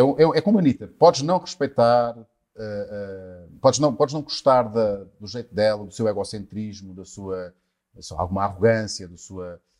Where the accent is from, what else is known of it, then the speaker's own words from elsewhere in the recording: Portugal; Digo que sou português.